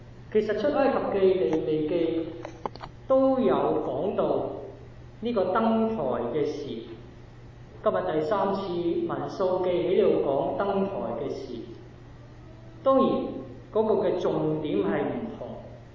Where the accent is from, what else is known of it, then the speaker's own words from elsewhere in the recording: Hong Kong; 我哋香港人就知啦，有啲嘢講咗但係未做㗎。